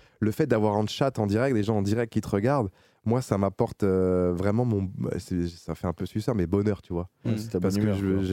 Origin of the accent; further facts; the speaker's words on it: Rennes, Brittany, France; Non, je suis né à Rennes. Mes parents ont toujours habité.